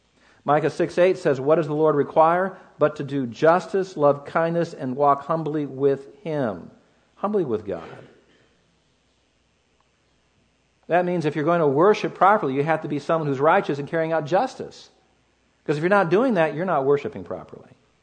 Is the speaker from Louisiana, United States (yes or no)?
no; California, United States; Most of you know my home state is California. I say that with shame.